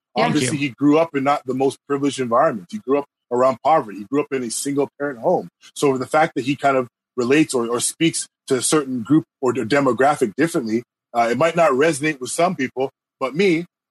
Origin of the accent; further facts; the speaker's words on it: Scarborough, Ontario, Canada; I'm from Scarborough.